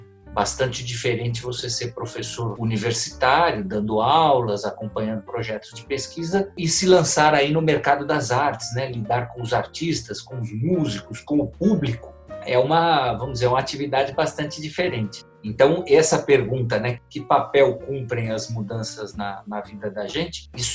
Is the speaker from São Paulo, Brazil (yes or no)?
yes; São Paulo, Brazil; born there; now in Campinas, Brazil; eu sou nascido em São Paulo e acabei vindo estudar em Campinas, porque eu entrei na Unicamp para fazer engenharia agrícola.